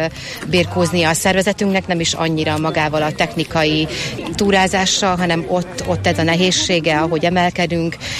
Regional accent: Hajdúböszörmény, Hajdú-Bihar, Hungary; Mi Hajdúbiharból jöttünk, én Hajdúböszörményből, a nővérem Debrecenből.

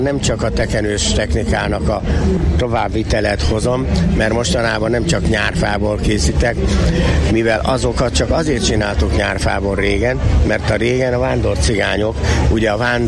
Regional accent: Hungary; a mi vidékünkön, így a Felső-Tisza vidékéről származom, és a Felső-Tisza vidéken a tekenőnek mondják a teknőt

